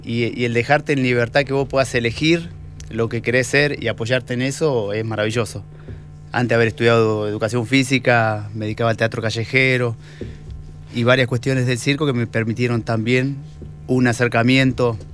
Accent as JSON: {"language": "Spanish", "town": "Cutral Có", "region": "Neuquén", "country": "Argentina", "tie": "born there", "said": "En Cutralcó, yo soy nacido en Cutralcó"}